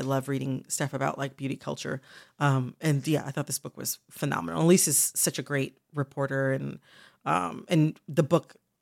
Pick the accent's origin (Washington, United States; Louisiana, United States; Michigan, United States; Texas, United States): Michigan, United States; Even though I'm from Michigan, he was a reenactor for the Confederacy.